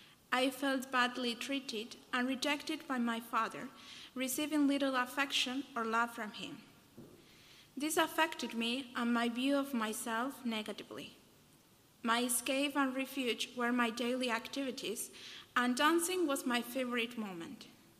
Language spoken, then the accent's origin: English; Salta, Argentina; I am 23, I am from Salta, Argentina. I am from a large family